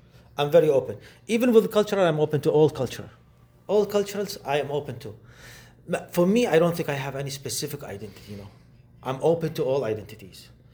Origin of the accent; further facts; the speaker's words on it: Iraq; English is a second language; now in Canada; Now I came here, there's another identity that I got. I earned, which is I'm a Canadian now.